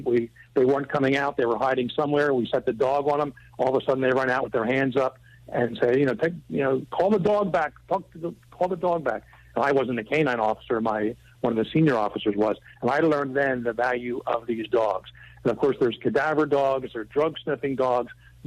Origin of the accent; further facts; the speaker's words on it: Pennsylvania, United States; even though it's relatively warm now in the southeastern Pennsylvania area, which, by the way, is my hometown